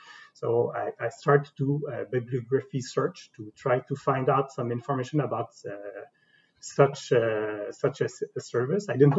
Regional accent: Montreal, Quebec, Canada; I grew up in Montreal. So I started the service in Quebec City because I went to study. I went to Laval University to do my master's degree, but I was born in Montreal Nord, and I'm still living in Montreal.

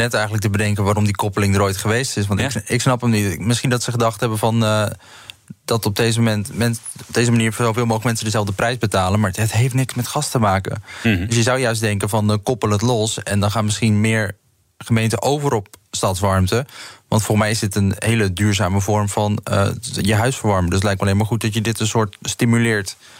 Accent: Montfort, Limburg, Netherlands; ik kom zelf uit Montfort, dat heeft 14.000 inwoners

